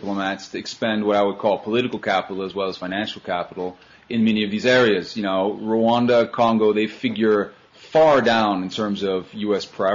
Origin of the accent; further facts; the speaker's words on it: United States; When I tell them that I'm from the United States